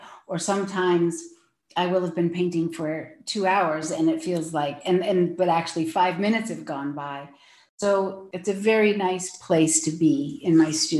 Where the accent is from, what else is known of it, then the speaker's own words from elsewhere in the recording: California, United States; I remember when I was about 12 years old, I'm from Sonoma County in Northern California